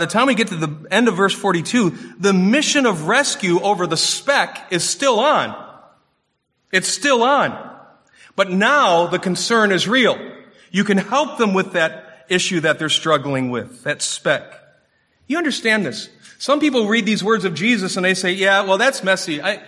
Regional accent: Warren, Michigan, United States; When I was real young, living and growing up in Warren, Michigan, my mom and I would go on trips to Bangor, Michigan in the fall

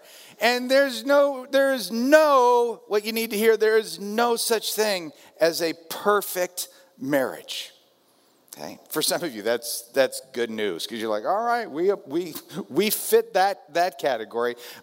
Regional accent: California, United States; I'm from Southern California.

